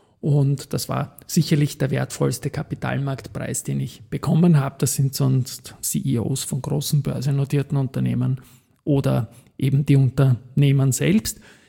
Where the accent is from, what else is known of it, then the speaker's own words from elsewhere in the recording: Vienna, Austria; Ich bin 1968 in Wien geboren und aufgewachsen als Kind einer Arbeiterfamilie, hatte ein tolles Elternhaus, Donaustadt, Gegend Alte Donau